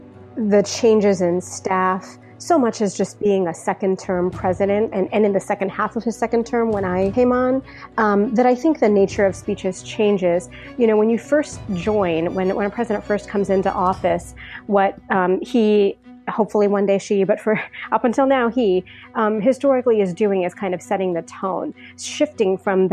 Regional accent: New Jersey, United States; I grew up in New Jersey. My parents were immigrants.

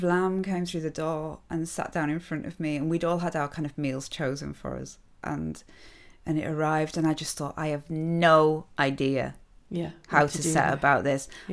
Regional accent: Curragh, Leinster, Ireland; I'm from Curragh and we're all fucking drinking champagne.

